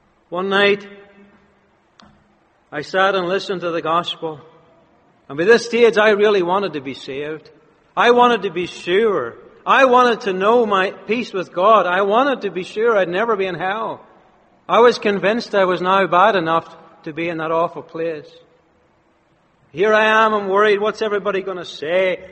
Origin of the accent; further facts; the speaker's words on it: Ireland; growing up in Ireland, you know, the land of blessing is America.